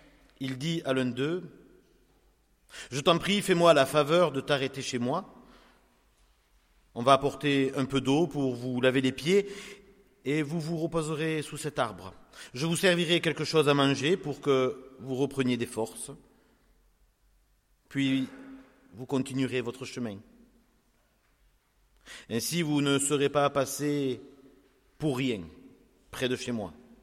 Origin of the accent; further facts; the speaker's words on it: south of France, France; accent: southern French; Mon accent du sud peut vous faire sourire, vous avez le droit. J'amènerai un peu de soleil avec moi.